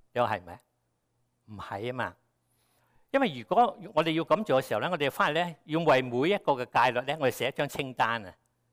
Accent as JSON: {"language": "Cantonese", "country": "China", "said": "我哋中國人好多時咧，就算唔係男都好咧"}